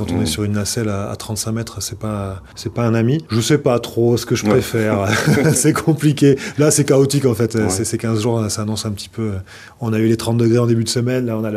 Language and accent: French; Bordeaux, Nouvelle-Aquitaine, France; J'aimerais bien que ça se développe un petit peu plus, puisque je suis bordelais.